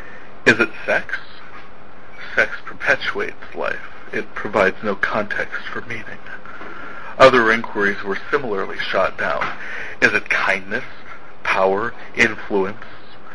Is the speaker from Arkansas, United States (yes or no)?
no; North Dakota, United States; I am from North Dakota